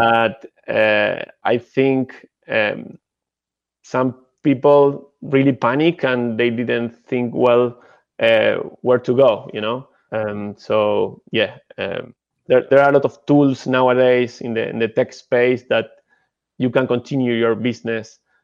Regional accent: Uruguay; English is a second language; it was weird because I'm from Uruguay

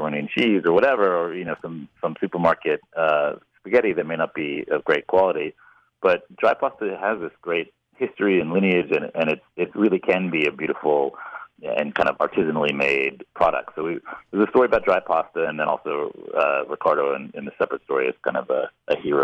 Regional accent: United States; And it's interesting, I think, as an American, because we assume that pasta would have kind of, a central place in a lot of in any Italian restaurant in Italy.

